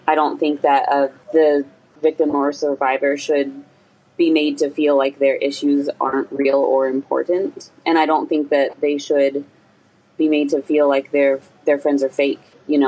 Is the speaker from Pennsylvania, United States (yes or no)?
no; Winston-Salem, North Carolina, United States; I'm from North Carolina, a small city called, well, a small town called Winston-Salem that you've probably never heard of, but...